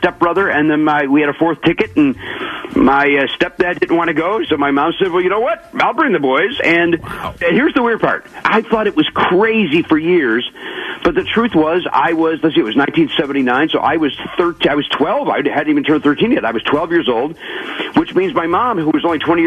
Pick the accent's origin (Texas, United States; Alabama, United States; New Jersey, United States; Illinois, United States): Illinois, United States; Chicago; Growing up in Chicago, I wanted to do two things.